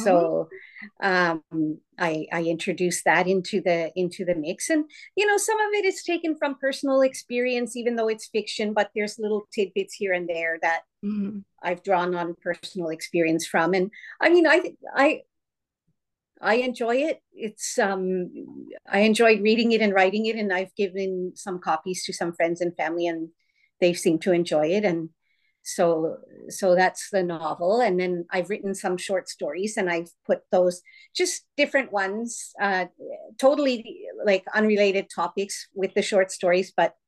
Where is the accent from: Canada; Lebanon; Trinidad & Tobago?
Canada; So I'm Canadian, but my background as far back as you can go is from Finland.